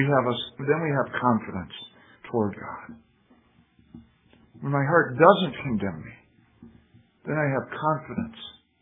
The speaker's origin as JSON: {"language": "English", "region": "Indiana", "country": "United States", "said": "those of you who know me or been here very long at all know that I'm coming from Indiana. I'm used to working on a grid when it comes to roads."}